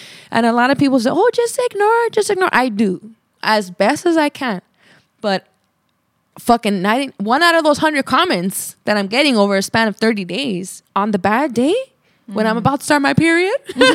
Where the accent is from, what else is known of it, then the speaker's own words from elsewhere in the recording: Los Angeles, California, United States; This is all indie and born and raised in Northeast Los Angeles.